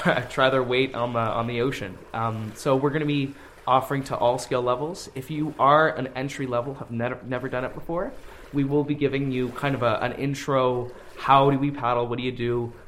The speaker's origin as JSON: {"language": "English", "town": "Ottawa", "region": "Ontario", "country": "Canada", "lives_now": "Sackville, Canada", "said": "Yeah, so I'm originally from Ottawa. actually. And I came to Sackville to go to Mount A for my undergrad"}